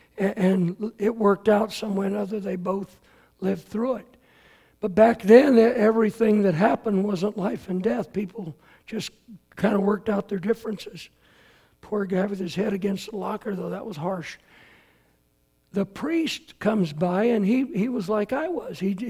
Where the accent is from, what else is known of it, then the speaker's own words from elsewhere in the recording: San Leandro, California, United States; It was like when I was growing up in San Leandro. Castro Valley is kind of the next town over at an angle.